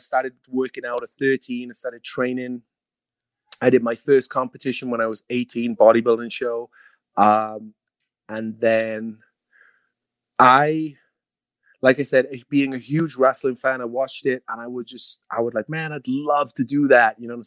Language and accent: English; Wales, United Kingdom; I'm Welsh, right? So a tan for me is not really going to happen.